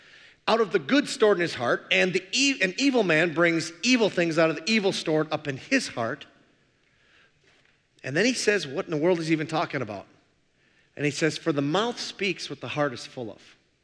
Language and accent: English; Minnesota, United States; I'm from the Iron Range, as is my buddy Phil. It's the only language we know up there.